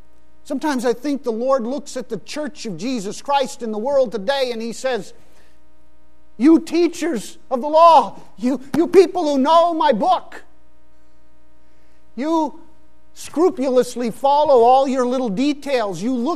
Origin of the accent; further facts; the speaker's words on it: Pakistan; I know growing up in Pakistan